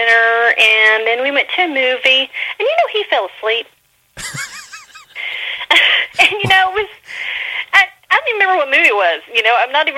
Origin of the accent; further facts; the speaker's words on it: Pensacola, Florida, United States; I'm not necessarily looking for, you know, anyone that's going to move out of Pensacola. I love my hometown, you know.